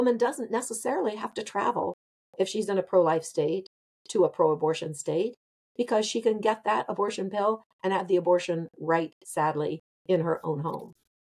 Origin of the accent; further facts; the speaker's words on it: Ohio, United States; I'm from Ohio, for those of you who are listening who don't know that.